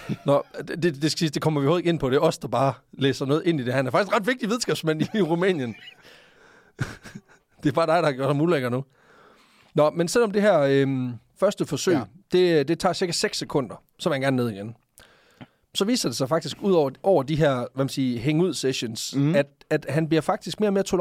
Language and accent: Danish; Hornslet, Central Denmark Region, Denmark; i Æblehaven i Hornslet, hvor jeg voksede op.